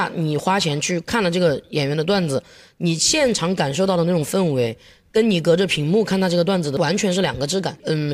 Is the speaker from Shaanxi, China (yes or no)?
no; Dazhou, Sichuan, China; 嗯，我老家是四川达州的。